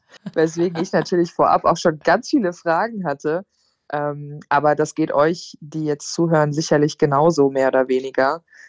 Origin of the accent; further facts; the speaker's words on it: North Rhine-Westphalia, Germany; ich komme aus der Nähe von Bonn bei Köln.